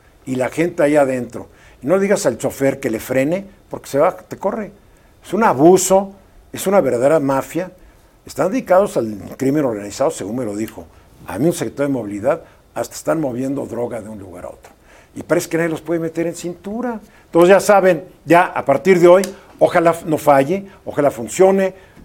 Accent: Mexico; ¿Cuál es la lección que nos debe quedar como mexicanos sobre el caso del señor García Luna?

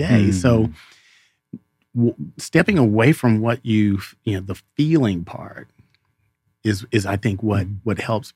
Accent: Texas, United States; I'm a country boy, right? Yeah. So I'm from Texas and born and bred, proud Texan.

